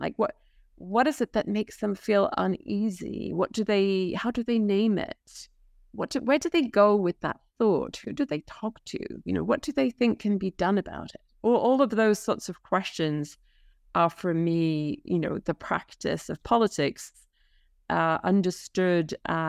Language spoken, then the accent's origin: English; England, United Kingdom; I grew up in England and in the, and I was a teenager in the 1970s, I was a university student in the 1980s